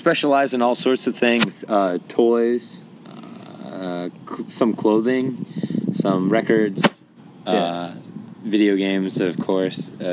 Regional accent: Osaka, Japan; we're going to take you on a little tour of one of our favorite places in Osaka, my hometown.

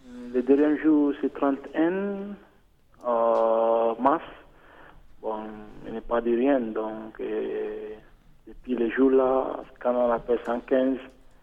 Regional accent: Niger; moved away; Je suis un Nigérien.

